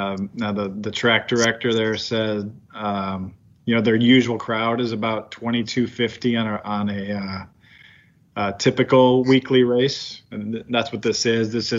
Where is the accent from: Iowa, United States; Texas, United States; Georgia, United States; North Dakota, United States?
Iowa, United States; Iowa City; I'm from Iowa City, but I live, you know, a little bit west of Des Moines here